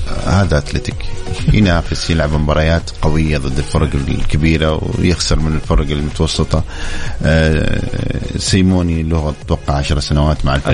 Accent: Saudi Arabia; مو بس يعني من عندنا في السعودية.

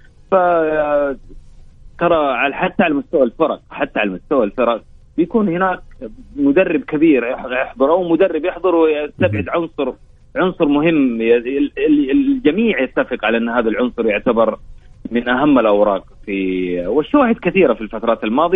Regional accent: Saudi Arabia; دائما نحن كسعوديين ندخل هذه البطوله

